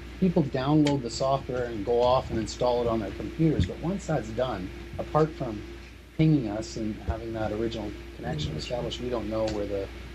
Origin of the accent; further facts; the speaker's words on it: Canada; the basic human rights that I, as a Canadian, enjoy